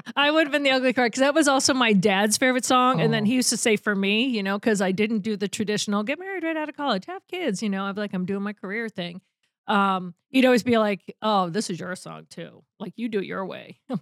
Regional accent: Massachusetts, United States; moved away as an adult; But I, hands down, when I first got here back in 2004, long time. So I think I might be now a Minnesotan.

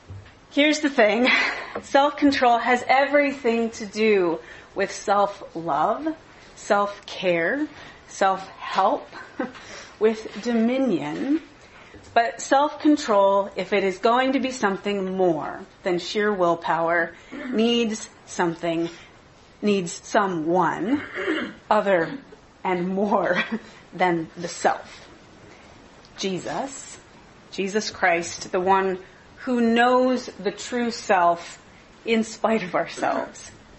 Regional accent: California, United States; I grew up in California in the public schools during the height of the self-esteem movement.

